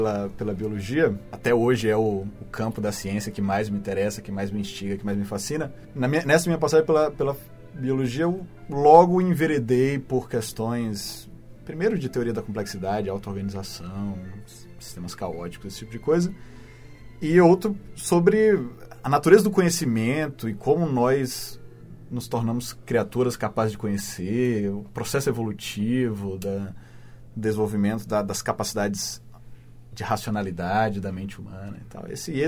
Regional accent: Ceará, Brazil; eu venho do Ceará.

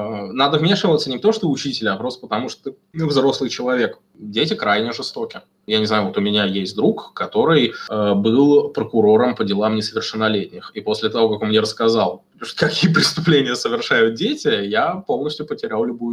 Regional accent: Russia; accent: Russian; у меня страшный русский акцент, но я свободно говорю на английском

